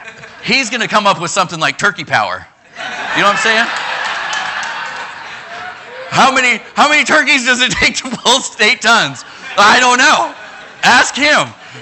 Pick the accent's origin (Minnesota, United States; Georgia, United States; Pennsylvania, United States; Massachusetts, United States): Minnesota, United States; I grew up in Minnesota, we play hockey, right?